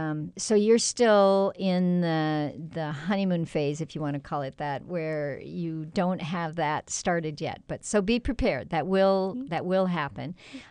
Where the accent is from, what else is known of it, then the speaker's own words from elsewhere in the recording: Minnesota, United States; But the one thing that I keep thinking is that I grew up in Minnesota, and I just had a conversation with one of my family members, and they were talking about the quack grass.